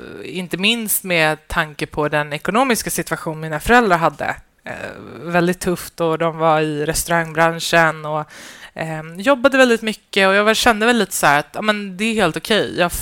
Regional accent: Fittja, Stockholm County, Sweden; Men jag var 14 och jag växte upp i Fittja.

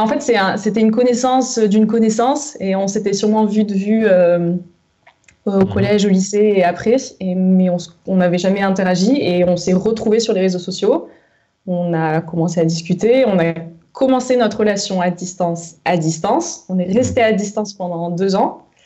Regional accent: Southern France, France; moi aussi, je suis du Sud

